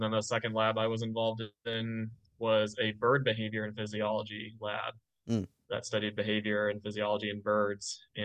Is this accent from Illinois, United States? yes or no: no; Carmel, Indiana, United States; also born or lived in Georgia; now in St. Louis, United States; I am originally from Carmel, Indiana, which is in the Indianapolis area of Indiana, and lived there most of my life, and then also lived in South Georgia for several years. And now I currently live in St. Louis